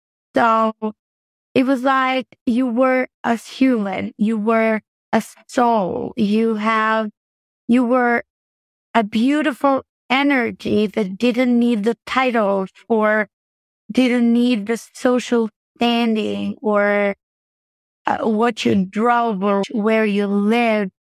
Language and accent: English; Albania; I was born in Albania and I came from a very poor country, communist country.